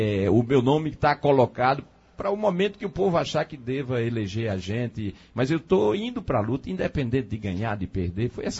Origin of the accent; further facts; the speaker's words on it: Carnaíba, Pernambuco, Brazil; Lá em Bitiranga, onde a gente teve minha terra, Carnaíba e Bitiranga